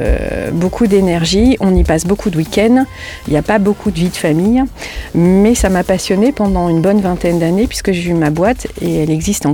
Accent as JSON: {"language": "French", "town": "Paris", "region": "Île-de-France", "country": "France", "tie": "born or raised there", "moved": "as an adult", "said": "Alors, moi, je suis originaire de Paris. Je viens de Paris et ça fait plus de 50 ans que j'étais à Paris."}